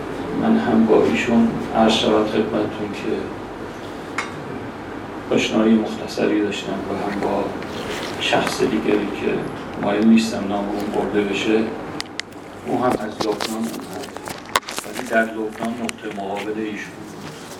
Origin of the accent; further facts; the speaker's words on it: Iran; من ایرانی هستم ولی هرگز اصول لبنانی و جذور عاملی خدا رو فراموش نکردم